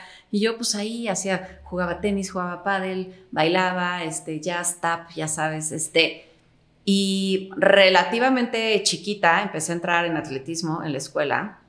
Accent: Mexico; yo sí soy de México

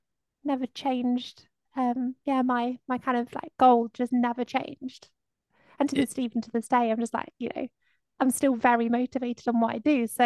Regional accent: South West England, United Kingdom; I grew up in Somerset, so my local airport was actually Bristol.

